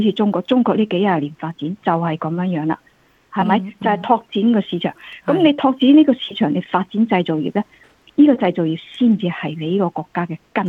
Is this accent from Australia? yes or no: yes; Australia; 哦，我們澳洲人少，人工成本貴